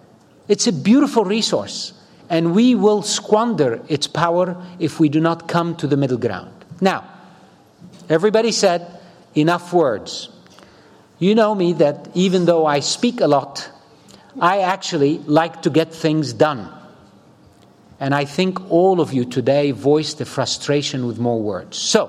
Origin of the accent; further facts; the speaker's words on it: Beirut, Beirut Governorate, Lebanon; I grew up in Beirut where 18 religions broke this country and completely decimated it for decades.